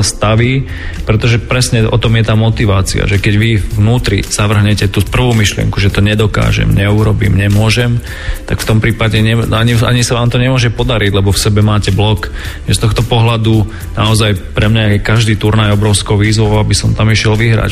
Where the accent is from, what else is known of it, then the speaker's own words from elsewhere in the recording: Helpa, Banská Bystrica Region, Slovakia; born there; ktorý si ja pamätám na Helpe, kde som sa narodil pod Kráľovou holou